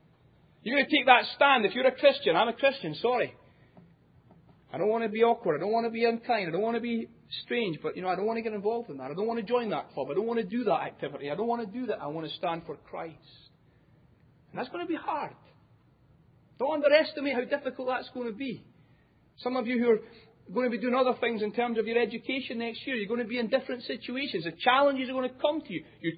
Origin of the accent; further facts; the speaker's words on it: Scotland, United Kingdom; When I grew up in Scotland as a little boy